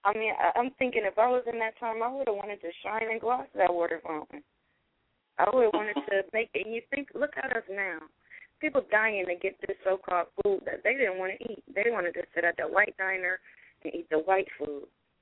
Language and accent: English; United States; that convenience is just a part of being American. And we have conveniences at everywhere.